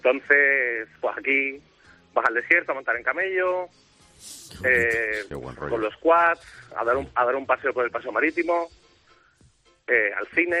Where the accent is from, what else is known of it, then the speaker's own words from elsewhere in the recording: Seville, Andalusia, Spain; moved away; Yo soy como usted, de Sevilla